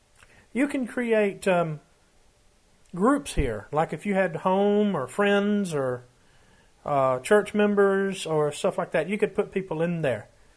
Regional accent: Gadsden, Alabama, United States; I live in Gadsden, my hometown.

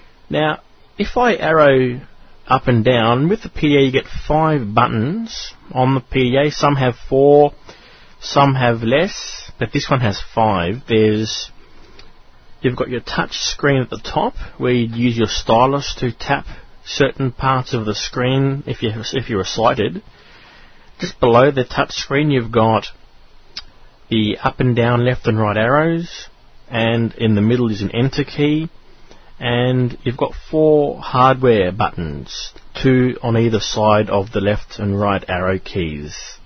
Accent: Sydney, New South Wales, Australia; from Sydney, Australia

